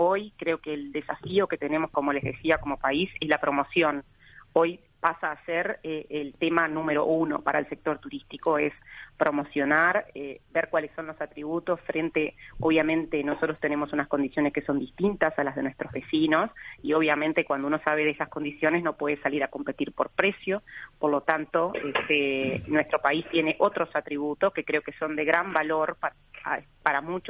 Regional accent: Uruguay

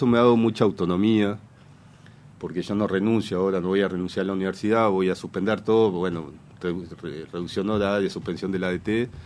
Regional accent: Canelones, Uruguay; yo canario de Canelones. En realidad él no es canario. Los canarios somos nosotros, sí, de Canelones.

